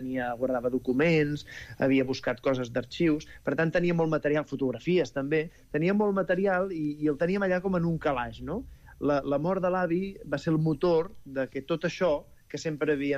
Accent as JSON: {"language": "Catalan", "town": "Canet de Mar", "region": "Catalonia", "country": "Spain", "tie": "born or raised there", "said": "La Vall de la Llum és el meu poble, però segurament podria ser molts pobles de Catalunya. És el meu poble idealitzat i és el meu poble amb el retrovisor, amb el mirall retrovisor, no? És a dir, és Canet de Mar, però no és el Canet de Mar actual."}